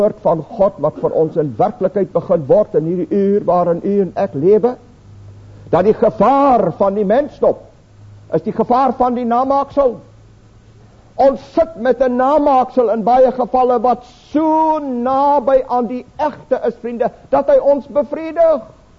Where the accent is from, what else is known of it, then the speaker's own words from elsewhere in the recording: Namibia; now in South Africa; is nou hier in die pragtige ou Bosveld van Transvaal en die ander dele van Transvaal, maar ek kom uit Suidwes uit